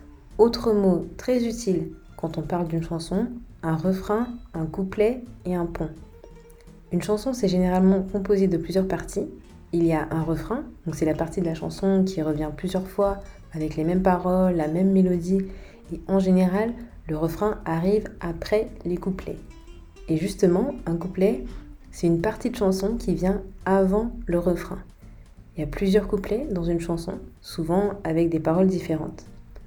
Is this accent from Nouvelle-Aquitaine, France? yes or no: no; Paris, Île-de-France, France; je suis française. Je suis née et j'ai grandi à Paris et en région parisienne